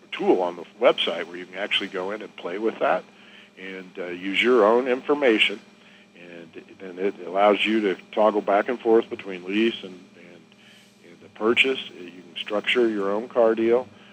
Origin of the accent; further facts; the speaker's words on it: Bartlesville, Oklahoma, United States; Bartlesville's a great place.